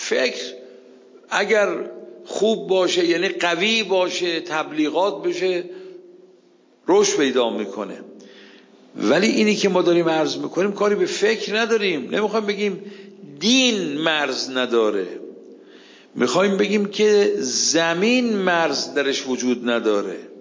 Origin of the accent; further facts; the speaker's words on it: Iran; born there; ولو من در ایران به دنیا اومدم